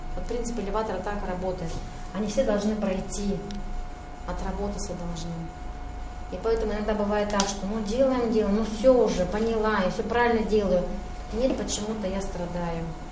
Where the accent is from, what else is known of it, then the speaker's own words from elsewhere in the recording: Tatarstan, Russia; born there; Вот я родилась в Татарстане, все, это уже невозможно поменять.